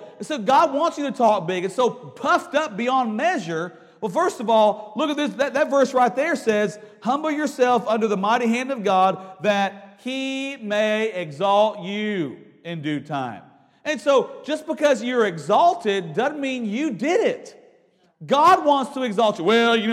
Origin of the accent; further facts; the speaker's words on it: Houston, Texas, United States; I grew up in Houston, and we thought, you know, I grew up in a denomination that was just kind of evil